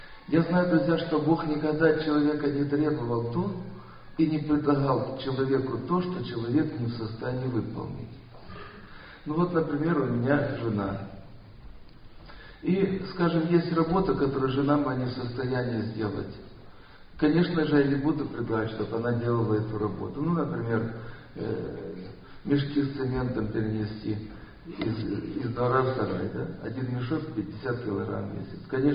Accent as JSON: {"language": "Russian", "region": "Krasnodar Krai", "country": "Russia", "said": "я из Краснодарского края."}